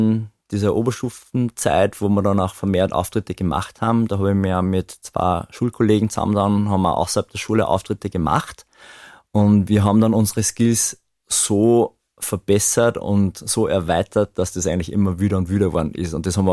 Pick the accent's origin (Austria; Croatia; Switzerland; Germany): Austria; Linz, Upper Austria; Und so bin ich dann in Österreich, bin ein gebürtiger Linzer, in Österreich aufgewachsen mit Wiener Schnitzel und Co.